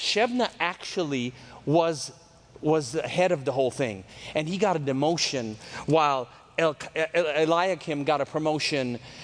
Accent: Jerusalem, Jerusalem District, Israel; now in Chattanooga, United States; Jerusalem, which, by the way, is where I was born. I was born on the Mount of Olives. It wasn't an accident. There's a real hospital up there. My background is Armenian, and Armenian peoples live there. And I lived on the Via Dolorosa.

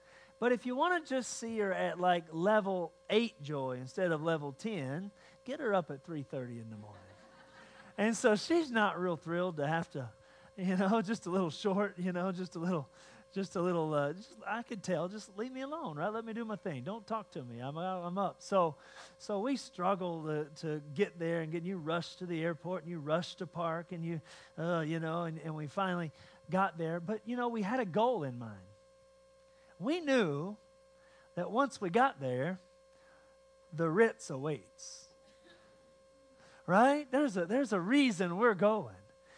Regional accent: West Virginia, United States; I'm from West Virginia. I'm from the hills of West Virginia. I'm from a holler in the hills of West Virginia, all right?

